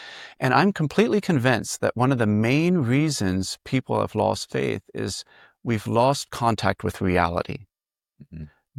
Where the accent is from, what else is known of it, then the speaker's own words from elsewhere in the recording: Virginia, United States; And I grew up in the Shenandoah area in Virginia, in a log home, gardening, and mostly either running around and climbing trees or reading books.